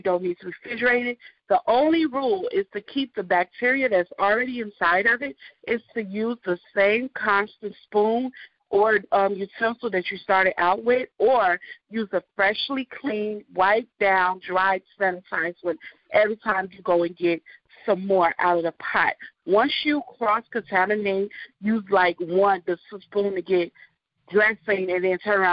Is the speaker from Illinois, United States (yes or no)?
yes; Chicago, Illinois, United States; I grew up on the south side of Chicago. I come back from a Southern and Caribbean style cooking background. My mom being from the South and my dad being from South America, Georgetown, Guyana.